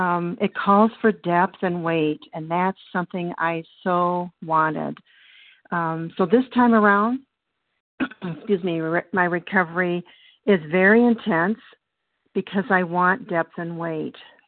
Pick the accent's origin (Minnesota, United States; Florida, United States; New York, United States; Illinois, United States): Illinois, United States; spelled with an I, J. I'm from Illinois